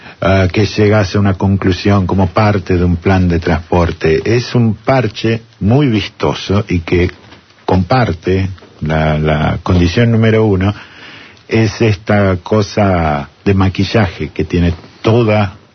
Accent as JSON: {"language": "Spanish", "region": "Buenos Aires", "country": "Argentina", "said": "como usuario de la ciudad, como porteña, como persona que vive acá"}